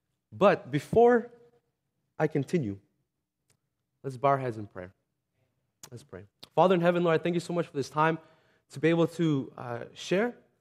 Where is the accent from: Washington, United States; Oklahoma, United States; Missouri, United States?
Washington, United States; So I grew up in Washington State for about 13 years. My dad was in the military.